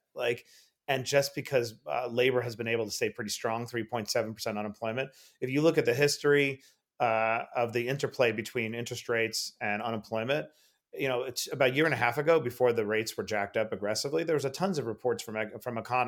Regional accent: New York, United States; especially New York, my hometown.

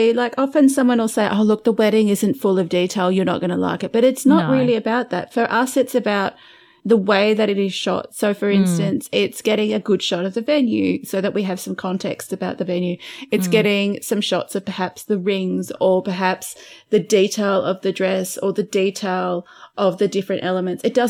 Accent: Australia; We need our stories to have an Aussie link, because we are Australian.

